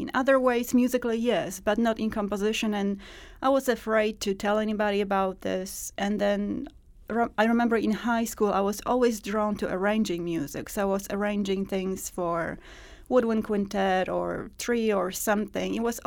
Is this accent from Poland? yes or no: yes; Poland; moved away as an adult; now in United States; I was born and raised in Poland. I spent the first 20 years of my life over there. I studied classical music there, music performance on flute, and came to the United States in my early 20s.